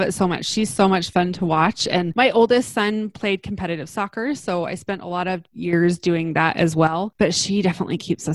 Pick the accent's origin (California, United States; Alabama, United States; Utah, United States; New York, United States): Utah, United States; So I grew up in Utah. I live in Salt Lake City with my husband.